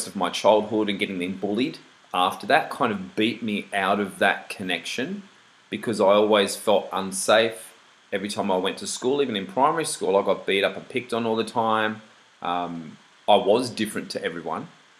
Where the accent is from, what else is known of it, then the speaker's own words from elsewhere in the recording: New South Wales, Australia; So I grew up down in south of Sydney, about 45 minutes an hour from the city. So just inland from Cronulla Beach.